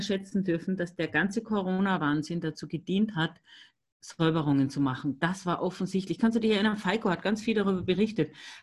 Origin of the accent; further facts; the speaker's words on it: Austria; Bei uns in Österreich waren auch ganz viele so Mini-Erdbeben